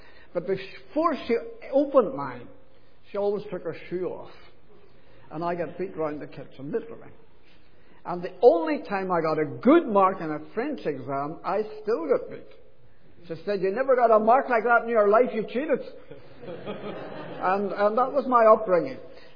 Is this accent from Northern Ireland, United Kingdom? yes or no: yes; Belfast, Northern Ireland, United Kingdom; I was born in Ranley Street on the Craigie Road. And we lived most of our lives around the Ravenhill Road. We lived down near the old church, and then we lived near Ravenhill Avenue for a long time.